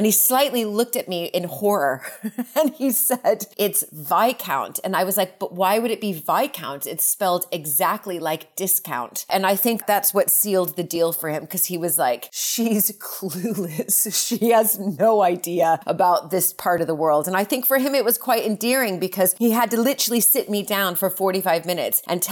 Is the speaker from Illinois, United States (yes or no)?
yes; Sugar Grove, Illinois, United States; accent: American; moved away as an adult; now in London, United Kingdom; So I'm originally from Sugar Grove, Illinois, which is about an hour and a bit west of Chicago.